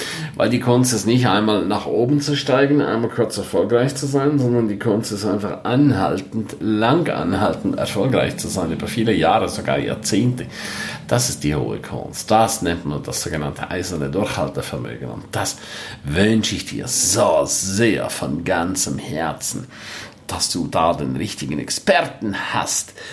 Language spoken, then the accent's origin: German; Graubünden, Switzerland; first language Romansh; German is a second language; wenn ich dann öfters in der Schweiz bin oder auch in meiner Muttersprache spreche, Rätoromanisch, dann passiert es mir schon ab und zu, dass dass dann Hochdeutsch da plötzlich so ein bisschen in den Hintergrund gerät